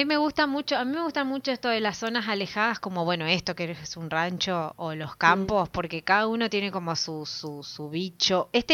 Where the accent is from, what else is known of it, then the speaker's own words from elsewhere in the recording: Entre Ríos, Argentina; soy de Entre Ríos, y cada vez que voy, ahora la ciudad donde yo vivía es más ciudad, bueno. O sea, está muchísimo más poblada y más tipo... todo iluminado y todo asfaltado